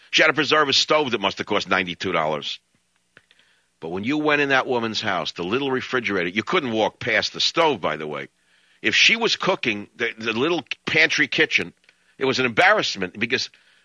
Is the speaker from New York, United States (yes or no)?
yes; New York, United States; accent: New York; People said it could never be done. They said my accent was too New York.